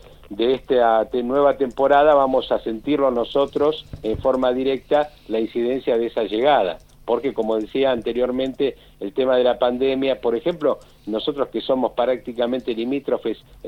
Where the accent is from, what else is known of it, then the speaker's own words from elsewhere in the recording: Buenos Aires, Argentina; born there; now in Chubut, Argentina; No, yo no soy de Gualjaina. Yo soy nacido en Buenos Aires, uh-huh, radicado en la cordillera chubutense hace 41 años, y fui residente de Gualjaina durante 15 años